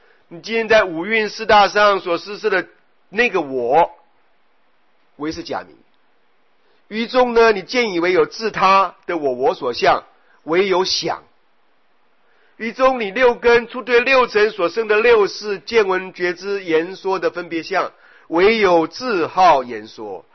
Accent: Taiwan; 如是种类，我是台湾人，如是种姓， … 如是饮食，我喜欢吃面食，如是领纳，若苦若乐，我算是比较积极的，可是常常有忧郁的感受，我今年呢52岁

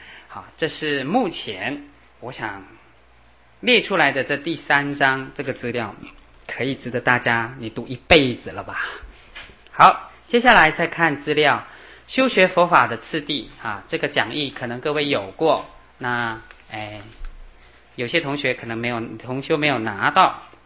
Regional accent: Taiwan; first language Hakka; Chinese is a second language; 我自己是客家人，我可以用客家话讲经，客家话是我的母语，我的爸爸是外省人，妈妈是客家人，可是我的台语练习机会很少，讲不练顿

